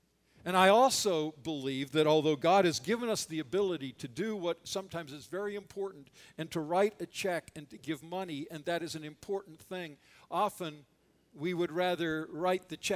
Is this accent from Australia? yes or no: no; Canada; because I came from Canada, our political thing was very different.